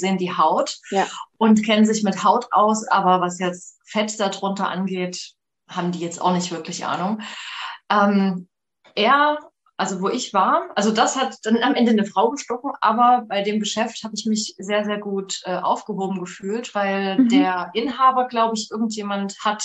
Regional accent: Leipzig, Saxony, Germany; Ich komme aus Leipzig, ich bin Radiomoderatorin

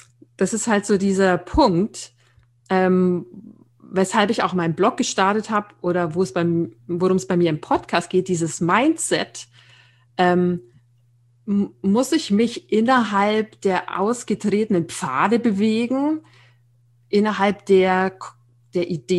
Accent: Nuremberg, Bavaria, Germany; Ja, ich bin 41 Jahre alt, komme ursprünglich aus Nürnberg, was man vielleicht auch hört.

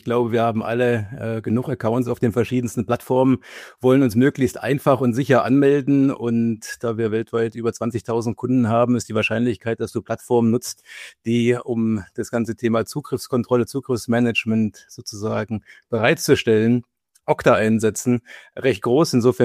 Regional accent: Kassel, Hesse, Germany; Also erstmal komme ich sozusagen aus Kassel, bin eher ein Wirtschaftsflüchtling, den dann vielleicht doch auch ein bisschen die Fußballleidenschaft in den Süden getrieben hat.

